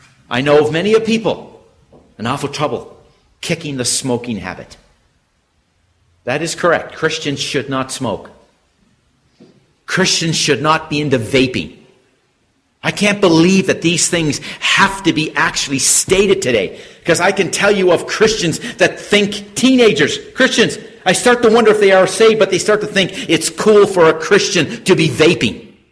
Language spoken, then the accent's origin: English; Canada; now in United States; I don't know what things are like here in USA, but I come from Canada, where it's now starting to become a common thing.